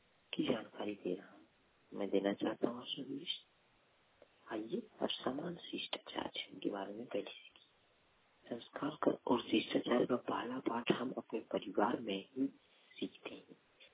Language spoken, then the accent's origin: Hindi; Deoghar, Jharkhand, India; मैं ग्राम पंचायत में रहता हूँ, सिटी जिला देवघर का निवासी हूँ